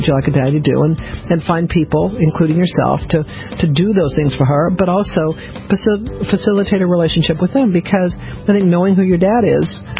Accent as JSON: {"language": "English", "country": "United States", "said": "I'm an American. I don't do this stuff."}